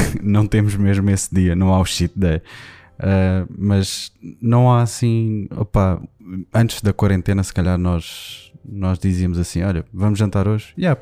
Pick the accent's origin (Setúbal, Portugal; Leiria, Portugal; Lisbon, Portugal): Lisbon, Portugal; Éramos de Lisboa, ou eu sou de Lisboa